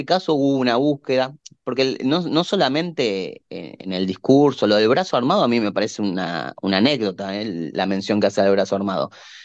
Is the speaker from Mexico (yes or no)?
no; Argentina; como argentino